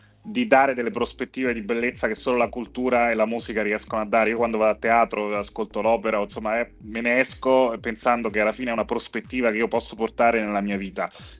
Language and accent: Italian; Istanbul, Turkey; sono cresciuto a Istanbul